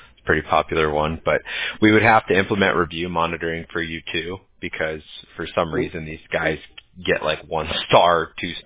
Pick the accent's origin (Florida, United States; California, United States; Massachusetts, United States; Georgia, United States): California, United States; Newport Beach; Yeah, I mean, I grew up in Newport Beach, California